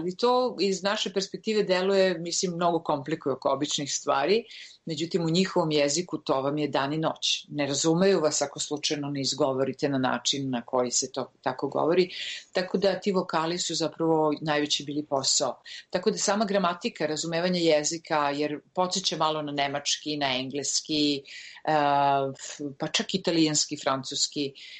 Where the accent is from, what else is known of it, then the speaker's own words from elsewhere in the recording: Serbia; moved away as an adult; now in Sweden; Ja sam iz Srbije i tadašnje Jugoslavije izašla da osvojim svet, normalno, kao svaka glumica.